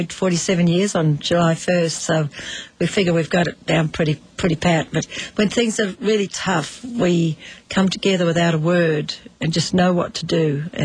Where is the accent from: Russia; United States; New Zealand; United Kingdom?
New Zealand; Well, I come from New Zealand